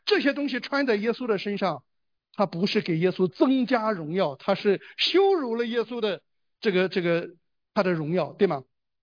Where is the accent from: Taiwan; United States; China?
China; 用咱们大陆人比较容易懂的一句话